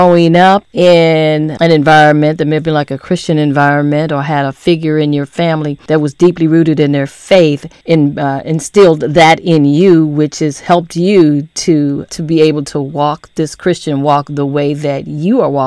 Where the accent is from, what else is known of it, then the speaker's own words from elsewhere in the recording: Midwest, United States; I grew up in the Midwest, so it is so just it's just a big change